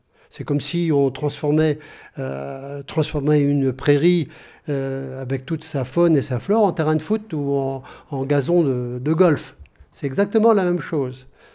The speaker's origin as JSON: {"language": "French", "town": "Belle-Isle-en-Terre", "region": "Brittany", "country": "France", "tie": "born or raised there", "said": "Et voir ça à Belle-Île-en-Terre, ma ville natale, quoi, hein"}